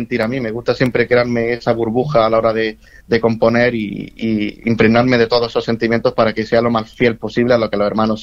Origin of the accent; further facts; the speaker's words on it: Montejícar, Andalusia, Spain; yo empecé como músico muy tempranito, a los 6 añitos, en la banda de mi pueblo